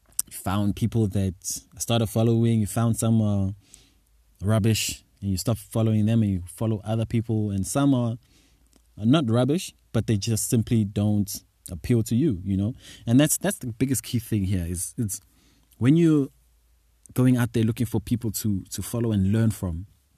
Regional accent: South Africa; I'm from South Africa, but I'm certainly not bound to South Africa.

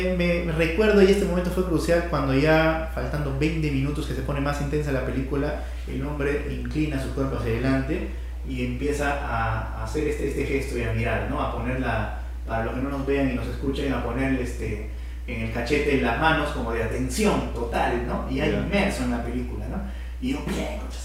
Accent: Peru; hola, soy de Perú

